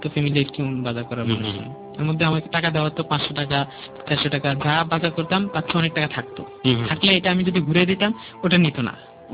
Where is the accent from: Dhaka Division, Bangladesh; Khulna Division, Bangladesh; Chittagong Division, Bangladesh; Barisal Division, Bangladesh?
Chittagong Division, Bangladesh; Comilla; আমাদের বাড়ি কুমিল্লা বড়রা ছিল।